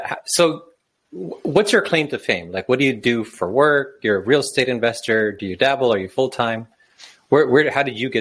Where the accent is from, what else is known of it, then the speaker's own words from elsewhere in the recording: Toronto, Ontario, Canada; also born or lived in Philippines; Like my wife and I are Filipino by heritage, right? We're both born there. But then we grew up in Canada.